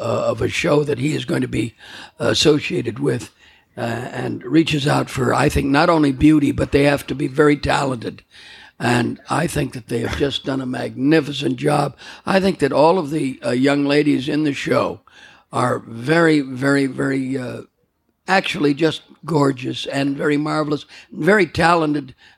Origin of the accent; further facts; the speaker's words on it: Brooklyn, New York, United States; born there; I was born in Brooklyn, New York.